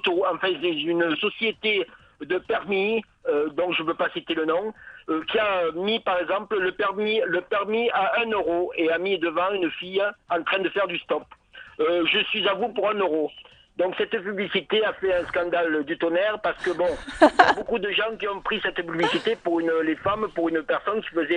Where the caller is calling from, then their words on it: Montpellier, Occitanie, France; moi je suis de Montpellier